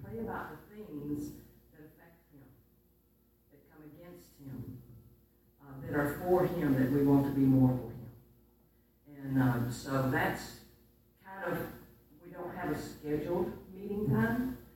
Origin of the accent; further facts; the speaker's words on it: Selma, Alabama, United States; I was born and reared in Selma, and so Selma is my place.